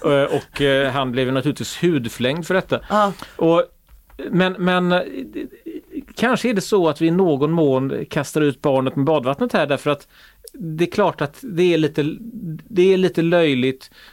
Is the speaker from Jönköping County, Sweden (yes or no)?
no; Gothenburg, Västra Götaland County, Sweden; Vi är göteborgare.